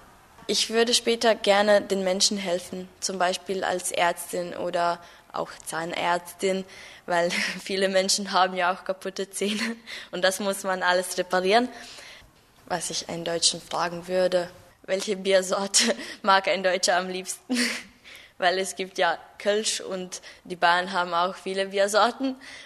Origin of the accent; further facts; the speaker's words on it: Croatia; German is a second language; Ich bin 17 Jahre alt und ich komme aus Kroatien.